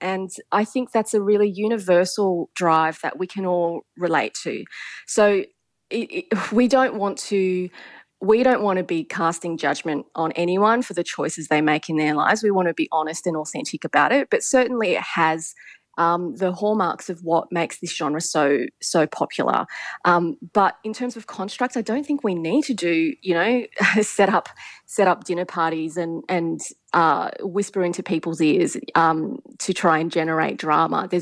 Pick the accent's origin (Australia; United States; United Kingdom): Australia; and I really care as an Australian, that we are telling stories that are ours on our terms, that are for us.